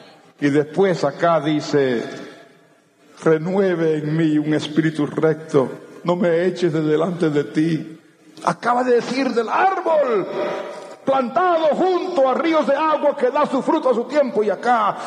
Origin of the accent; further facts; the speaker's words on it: Puerto Rico; born there; also born or lived in Central America; Yo nací en Puerto Rico de padres misioneros. De ahí aprendí el español, después en Centroamérica lo seguí y toda mi vida pues he estado en Latinoamérica, pero ese es mi trasfondo.